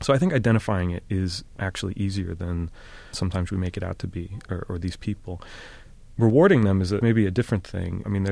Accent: Buffalo, New York, United States; I guess I mentioned I grew up in Buffalo, and Buffalo was hurting at the time, and Bethlehem Steel Plant in Lackawanna was shutting down, and the city was really worried about its future.

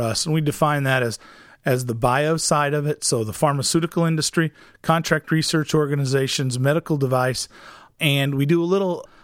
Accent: Missouri, United States; also born or lived in Corpus Christi; now in Kalamazoo, United States; I'm not from Michigan. I grew up in the Missouri Ozarks, and before I got here, I was living on the Gulf of Mexico in Corpus Christi.

